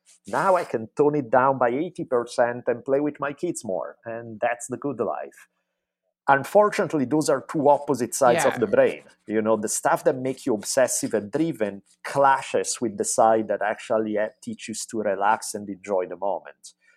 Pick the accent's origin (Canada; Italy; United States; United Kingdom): Italy; growing up in Italy